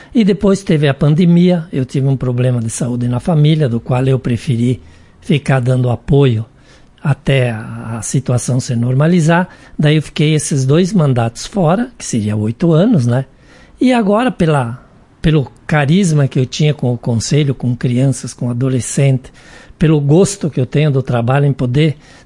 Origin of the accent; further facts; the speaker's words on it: Marau, Rio Grande do Sul, Brazil; sou natural de Marau. Com muita honra sou nascido em Veado Pardo, do qual eu tenho a honra de dizer que sou daquela sociedade. Conheço muito bem o interior